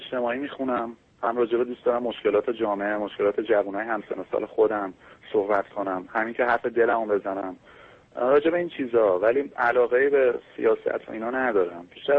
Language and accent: Persian; Tehran, Tehran Province, Iran; متولد 61 هستم، 24 سالمه، بچه تهران هستم.